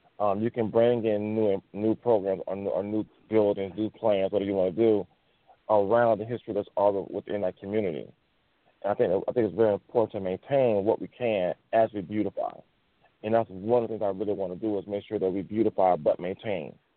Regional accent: Tampa, Florida, United States; Okay, like I said, I'm born and raised in Tampa, Florida, went to Hillsborough High School.

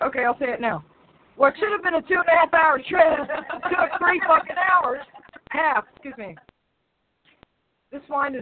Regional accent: Brooklyn, New York, United States; born there; I was born in Brooklyn.

